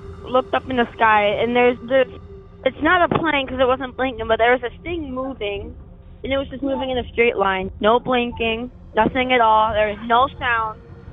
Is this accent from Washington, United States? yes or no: no; South Dakota, United States; I'm from South Dakota